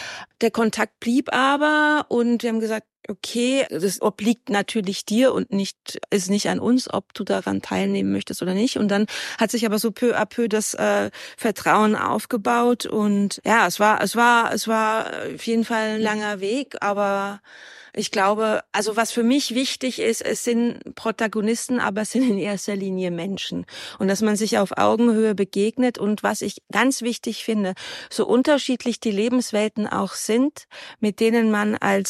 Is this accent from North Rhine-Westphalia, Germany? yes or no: no; Bavaria, Germany; wir sind beide aus Arbeiterfamilien. Ich komme aus einem bayerischen kleinen Dorf. Also wir sind in einer Großfamilie aufgewachsen